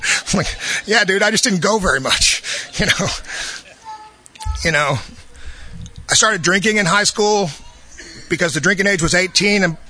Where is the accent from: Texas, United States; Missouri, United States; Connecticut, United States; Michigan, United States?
Texas, United States; Austin; born there; I was born here in Austin. I think there's 9 of us that were born here.